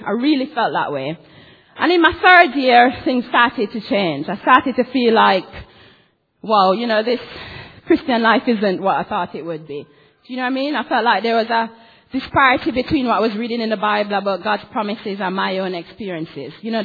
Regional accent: Jamaica; I'm Jamaican. You know, and I grew up in a family with six kids.

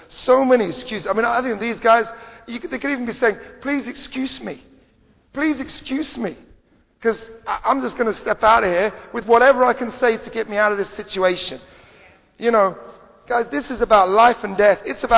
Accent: London, United Kingdom; We live in London, one of the busiest capitals in the world, and we go, wow, I'm just a Londoner, man.

